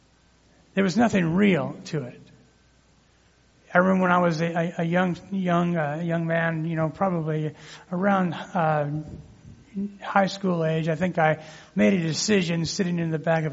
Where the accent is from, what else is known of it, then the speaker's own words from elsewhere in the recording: Colorado, United States; And I was downtown. I grew up in Colorado.